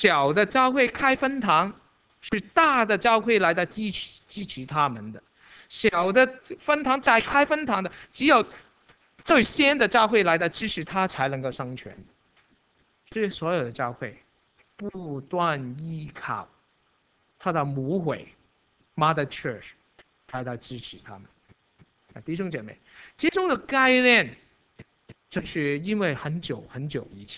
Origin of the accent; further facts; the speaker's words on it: China; 就好像我们中国人拿一个故事说狐假虎威一样